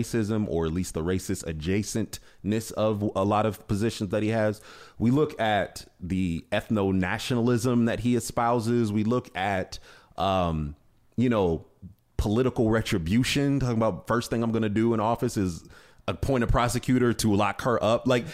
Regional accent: Ohio, United States; like I said, I'm from Ohio, right? I think Clinton won 7 of those counties.

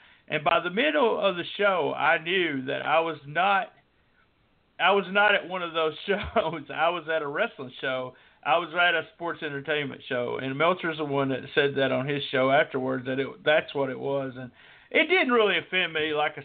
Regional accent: Memphis, Tennessee, United States; I grew up in the Memphis area. Memphis wrestling was my favorite wrestling.

